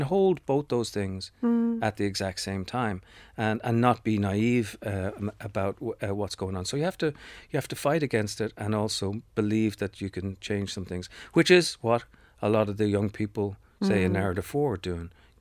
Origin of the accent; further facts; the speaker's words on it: Ireland; now in New York, United States; Look, I'm Irish. I live in New York, and then I've written about Israel and Palestine.